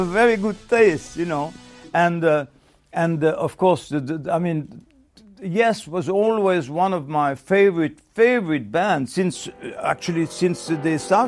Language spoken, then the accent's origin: English; Switzerland; Since I come from Switzerland originally